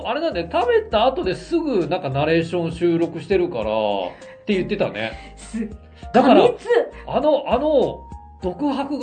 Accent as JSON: {"language": "Japanese", "region": "Kyushu", "country": "Japan", "tie": "born or raised there", "said": "地元九州で、"}